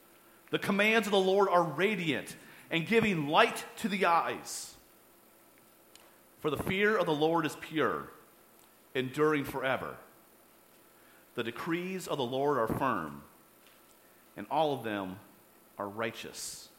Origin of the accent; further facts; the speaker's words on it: Rockford, Illinois, United States; And where I grew up here in the Rockford area, I grew up on the north side of town, kind of in the country area at that point in time.